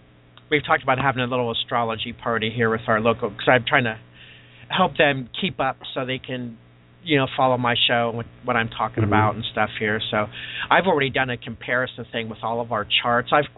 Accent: Ohio, United States; born there; I was born in Ohio.

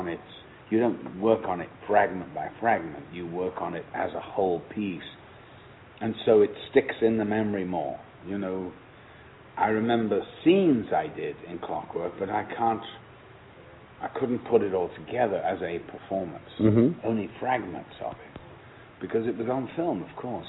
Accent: England, United Kingdom; I'm from England, so things in England are a little more measured and a little more relaxed, you know.

